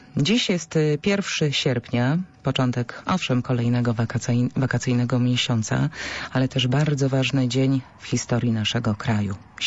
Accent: Poznań, Greater Poland Voivodeship, Poland; I my, poznaniacy, Wielkopolanie

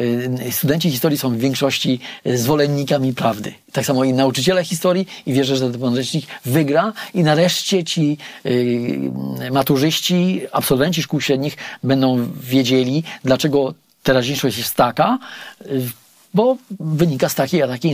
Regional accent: Podlaskie Voivodeship, Poland; Najbliższa cerkiew w Sokołach znajduje się 20 parę kilometrów latem od mojej rodzinnej miejscowości.

